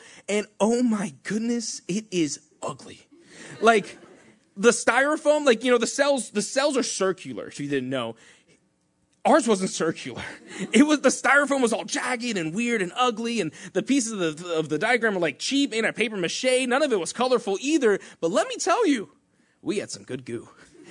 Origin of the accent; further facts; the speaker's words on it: Elizabeth, New Jersey, United States; Me and my partner, Sebastian, I grew up in Elizabeth. I'm Hispanic.